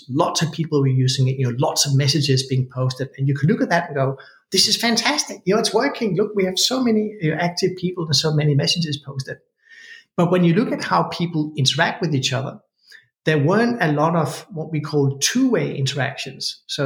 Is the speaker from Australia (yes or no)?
yes; Australia; we see a big difference in my home country of Australia.